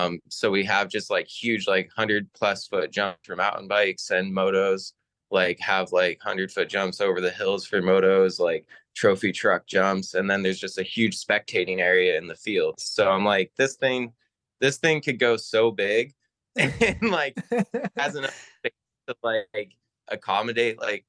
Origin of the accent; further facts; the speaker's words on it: Wyoming, United States; because it's funny, like growing up in Wyoming, I had to build all of the first jumps that I learned how to dirt jump on.